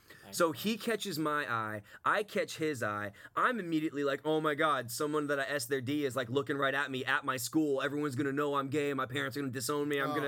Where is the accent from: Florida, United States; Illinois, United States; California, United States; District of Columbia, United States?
Florida, United States; Lakeland; Well, I grew up in Lakeland, so I mean...